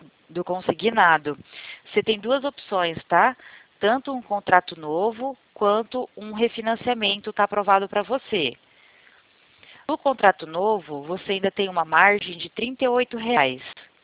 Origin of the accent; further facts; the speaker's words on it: São Paulo, Brazil; Não, eu não sou do Tatuapé, eu sou de São Paulo.